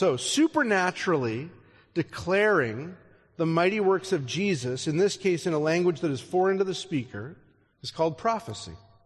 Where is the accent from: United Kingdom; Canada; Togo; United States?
Canada; I grew up learning French in the Canadian school system.